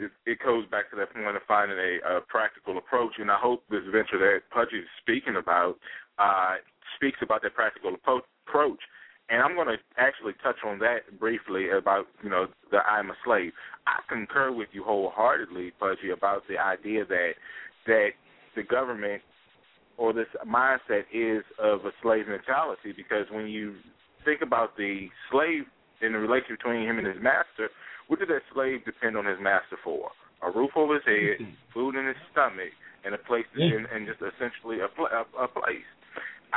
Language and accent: English; United States; I'm talking about as American people